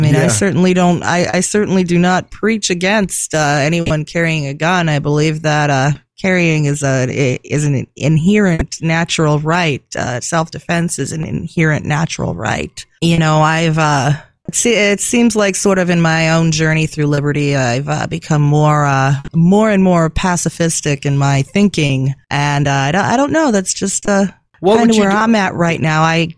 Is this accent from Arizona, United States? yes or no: yes; Phoenix, Arizona, United States; Well, I'm from Phoenix myself. I moved here in the beginning of December from Phoenix, and it's certainly a lot different.